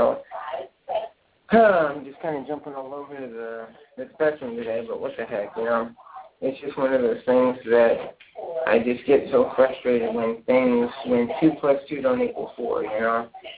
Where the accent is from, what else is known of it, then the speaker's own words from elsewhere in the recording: United States; That's why I live in America. That's why I'm an American.